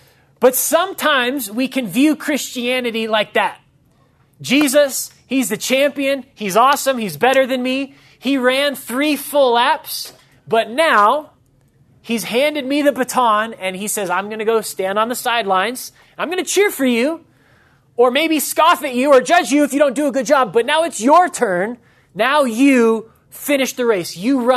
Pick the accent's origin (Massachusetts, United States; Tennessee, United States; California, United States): California, United States; Carpinteria; I'm from Carpinteria. Had any of you guys ever heard that word before?